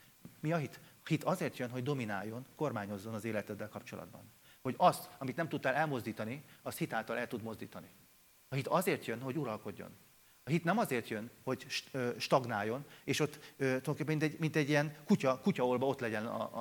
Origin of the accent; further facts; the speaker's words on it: Hungary; born there; Köszönöm, Uram, hogy ide születtem. Nem Amerikába, nem Monte Carlóba, nem Svájcba, nem Olaszországba